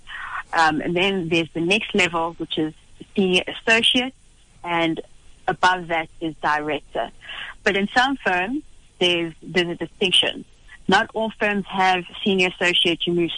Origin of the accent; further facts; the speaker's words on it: Durban, KwaZulu-Natal, South Africa; born there; also born or lived in Eastern Cape / Johannesburg; I was born in Durban. Didn't stay much there. My family moved around quite a bit, because I was raised in a Christian family that did a lot of missionary work. So I spent a lot of time in the Eastern Cape